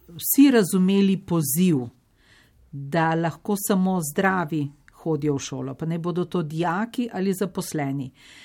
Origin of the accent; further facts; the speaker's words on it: Vrhnika, Central Slovenia, Slovenia; prihajam iz Vrhnike, iz mehnega zaselka Mirke. Še vedno živim na Vrhniki.